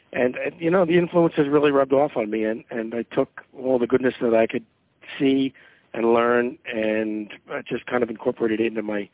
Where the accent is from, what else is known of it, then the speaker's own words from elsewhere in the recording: Philadelphia, Pennsylvania, United States; also born or lived in Atlanta; And I grew up in Philadelphia, went to high school there, went to college for 2 years at Temple University, got thrown out.